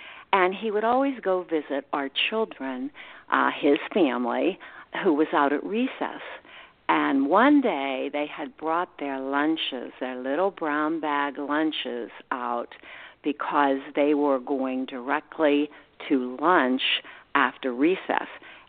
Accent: Penn Hills, Pennsylvania, United States; And by the way, I hail from Pennsylvania. Outside of Pittsburgh, Penn Hills High School is where I attended high school, and then I went back and I taught there.

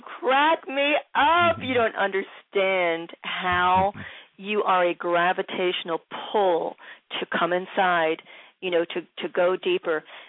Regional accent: Philadelphia, Pennsylvania, United States; And I might be a Philadelphia girl, but you put me back in Tennessee, and within a couple of seconds, hey, how y'all doing?

